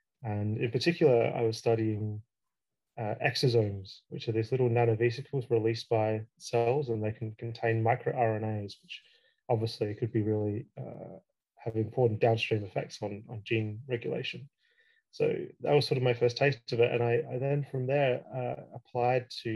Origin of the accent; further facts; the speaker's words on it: Australia; now in United Kingdom; So I'm from Australia. Maybe my accent is